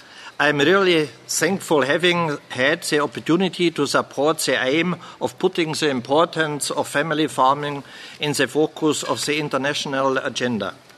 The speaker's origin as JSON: {"language": "English", "country": "Germany", "said": "In my home country, Germany, for example, the public had the chance to visit farms during several open days."}